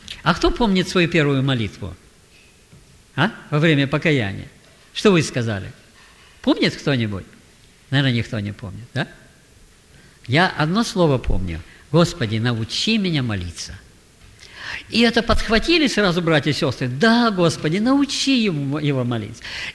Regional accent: Novosibirsk, Novosibirsk Oblast, Russia; also born or lived in Altai Krai; я с Сибири, с Новосибирска. Слышали такой город? Там уже мороз, снег. Ну, а родился я немножко дальше, в Алтайском крае.

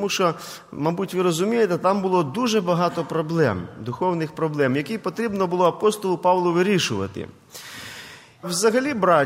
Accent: Zhytomyr Oblast, Ukraine; now in Khutory, Ukraine; Я родом із Житомирської області

